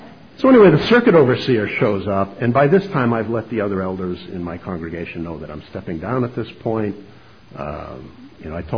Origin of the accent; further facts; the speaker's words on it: Maine, United States; Now, we're from Maine.